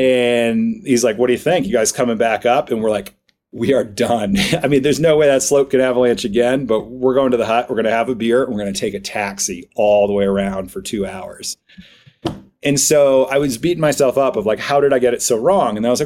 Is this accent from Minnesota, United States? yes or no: no; Vermont, United States; now in Crested Butte, United States; And let's see, as a kid, I grew up in Vermont and I was really into Nordic ski racing